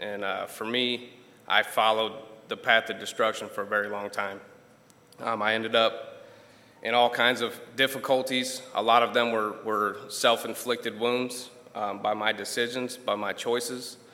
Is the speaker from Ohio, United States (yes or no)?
yes; Port Clinton, Ohio, United States; A little bit about myself. I was born and raised in Ohio, Port Clinton, Ohio, up by Cedar Point.